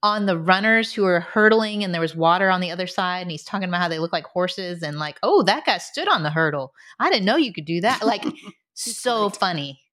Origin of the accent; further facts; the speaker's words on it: Indianapolis, Indiana, United States; And I'm from Indianapolis.